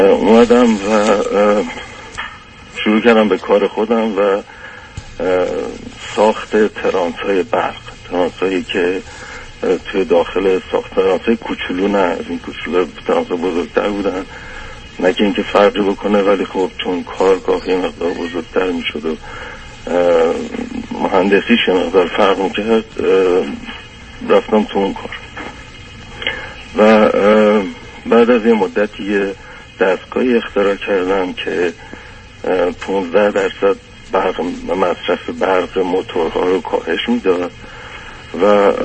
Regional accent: Tehran, Tehran Province, Iran; born there; also born or lived in England; من متولد تهرانم و تحصیل کرده انگلیسم. بعد از اینکه تحصیلاتم تموم شد برگشتم انگلیس، برگشتم ایران، ازدواج کردم.

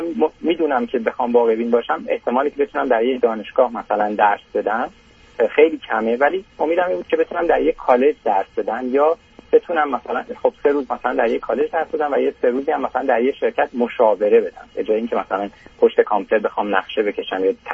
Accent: Iran; moved away as an adult; حدود 6 سال پیش از ایران به کانادا مهاجرت کردیم.

